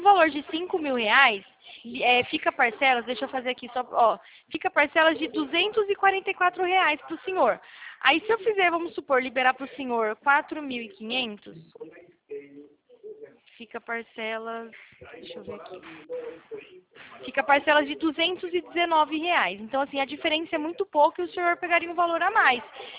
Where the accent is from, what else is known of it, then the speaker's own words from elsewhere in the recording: São Paulo, Brazil; Eu sou de São Paulo.